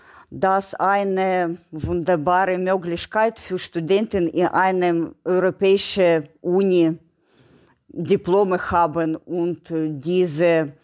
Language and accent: German; Kharkiv, Kharkiv Oblast, Ukraine; German is a second language; Nur möchte ich heute ein wenig über meine Heimatstadt erzählen. Sie heißt Kharkiv und liegt ganz im Osten der Ukraine, nähe der Grenzen zu Russland.